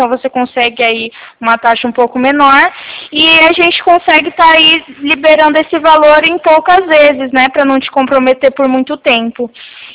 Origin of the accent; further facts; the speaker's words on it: São Paulo, Brazil; eu sou do estado de São Paulo, aqui mais na região de Presidente Prudente